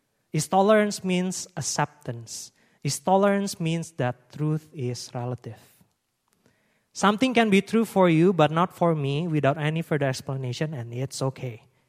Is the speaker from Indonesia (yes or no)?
yes; Indonesia; I was born and raised in Indonesia, which is obvious.